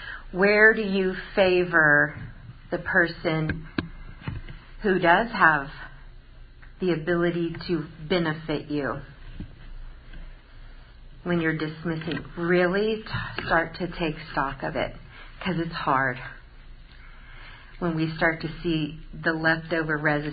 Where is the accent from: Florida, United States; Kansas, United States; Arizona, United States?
Florida, United States; Melbourne; I grew up in Florida in 7th grade through 12th grade. And so my dad was military, so this was like the longest we'd been in a place.